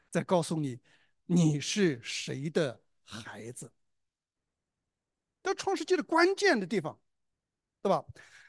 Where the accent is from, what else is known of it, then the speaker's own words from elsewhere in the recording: China; 当我们提到这个名字的时候，我们中国人的脑筋里边，我小的时候啊，一提到上帝